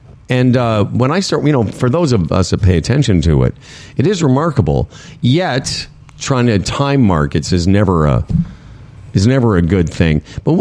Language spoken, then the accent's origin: English; Moose Jaw, Saskatchewan, Canada; Growing up in Moose Jaw